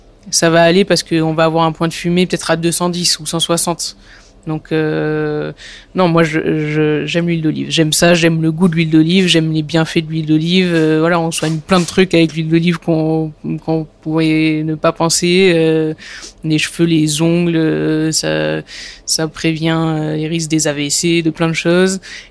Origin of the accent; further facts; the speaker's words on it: Nice, Provence-Alpes-Côte d'Azur, France; parce que je suis niçoise et qu'il y a plein d'oliviers à Nice